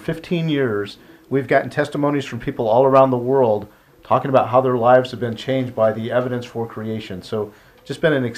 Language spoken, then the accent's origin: English; California, United States; also born or lived in San Diego; Well, Curtis, I grew up here in Northern California, and radio was always kind of a hobby of mine.